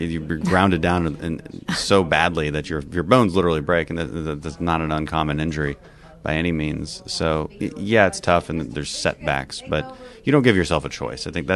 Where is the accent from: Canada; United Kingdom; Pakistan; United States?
United States; Houston, Texas; Houston. So, okay. Yeah, I'm an oil and gas family. You know, the second district is in the Houston area, and that's always been home.